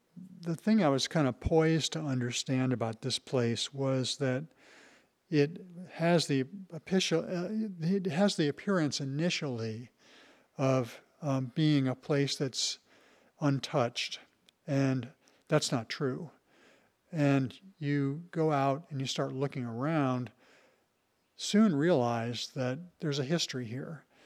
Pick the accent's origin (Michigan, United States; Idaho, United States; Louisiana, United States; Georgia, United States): Idaho, United States; moved away as an adult; I came from Idaho, and it was February, and the first thing I noticed was it was nice and warm